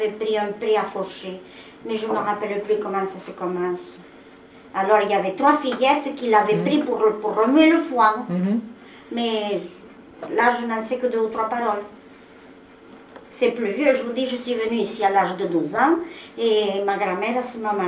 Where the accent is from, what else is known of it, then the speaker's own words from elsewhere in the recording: Roquecor, Occitanie, France; born there; je suis née à Roquecord, dans le Tarn-et-Garonne. C'est pas loin, il y a 30 km. Mais c'est pas tout à fait le patois gascon.